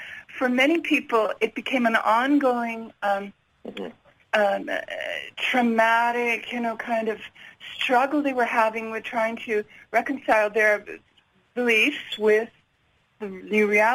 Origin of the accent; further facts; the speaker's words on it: Montreal, Quebec, Canada; now in Kamloops, Canada; I'm from Montreal, but I can't really go back there.